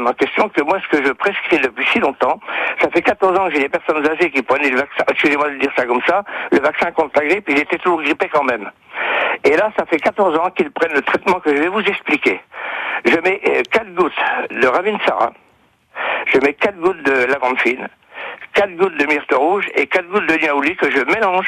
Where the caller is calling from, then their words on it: Argentan, Normandy, France; d'Argentan.